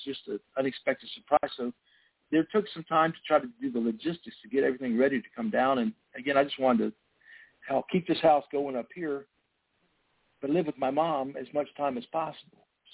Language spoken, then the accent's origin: English; Pensacola, Florida, United States; I'm from Pensacola.